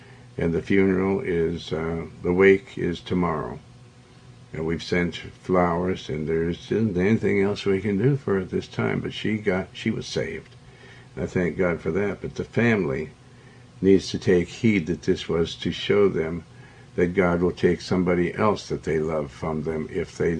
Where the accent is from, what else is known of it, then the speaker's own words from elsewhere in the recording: Montana, United States; I went there to show them the trees, for I was raised up in Montana.